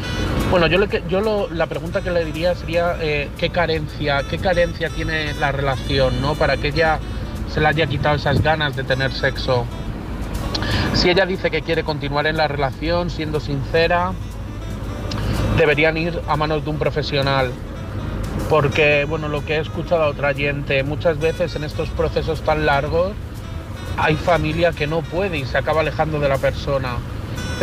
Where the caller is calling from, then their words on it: Madrid, Community of Madrid, Spain; de Madrid.